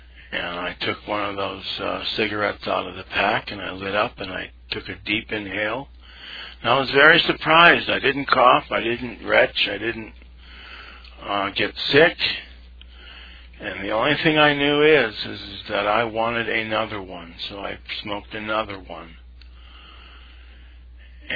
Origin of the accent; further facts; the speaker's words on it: New England, United States; also born or lived in Boston, Massachusetts / Connecticut / Maine; I was born in Boston, Massachusetts in 1960, and I grew up in New England, and several towns in New England, Connecticut, Maine, and Massachusetts.